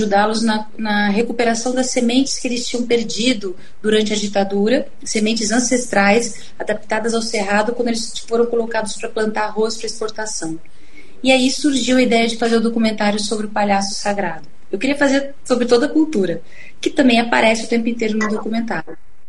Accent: Brazil; Para mim, foi um entender por que eu sou brasileira. Eu sou atriz no Brasil.

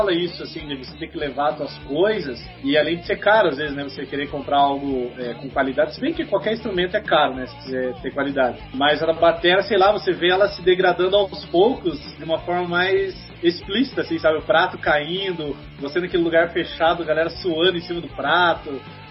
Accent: Curitiba, Paraná, Brazil; Não, eu sou de Curitiba.

